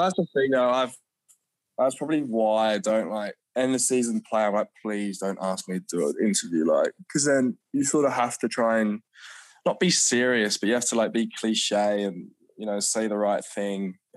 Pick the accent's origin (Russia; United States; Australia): Australia; now in England; growing up in Oz, did I ever think playing county cricket or potentially wanting to play for England was an option?